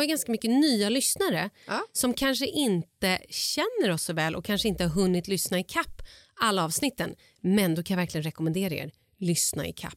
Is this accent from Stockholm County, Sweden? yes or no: yes; Vallentuna, Stockholm County, Sweden; jag var uppvuxen då i Vallentuna